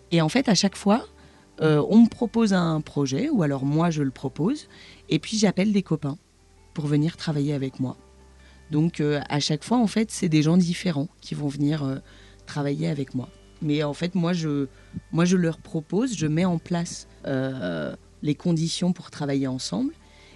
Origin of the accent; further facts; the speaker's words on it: Bourgogne-Franche-Comté, France; parce que moi, je viens de Bourgogne.